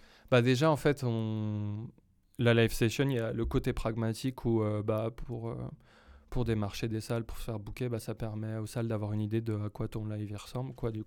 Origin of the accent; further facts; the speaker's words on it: Orléans, Centre-Val de Loire, France; moved away as an adult; J'ai grandi à Orléans, je suis parti à 18 ans pour faire mes études